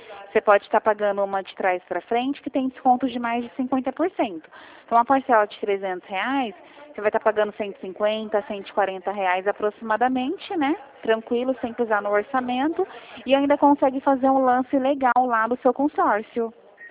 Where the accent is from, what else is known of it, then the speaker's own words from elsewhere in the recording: Mogi Guaçu, São Paulo, Brazil; Eu sou de Mogi Guaçu.